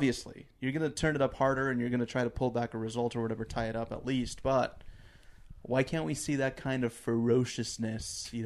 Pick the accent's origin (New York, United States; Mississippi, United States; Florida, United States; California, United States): California, United States; San Diego; I'm from San Diego. I don't like anything Los Angeles except for Chicharito.